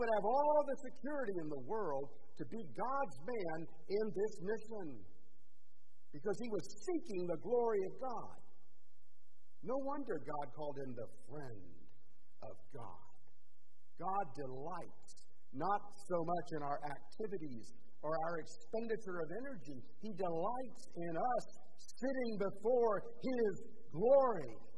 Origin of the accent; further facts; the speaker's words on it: United States; as an American, as somebody who's very practical, and as Americans, we tend to be more pragmatic.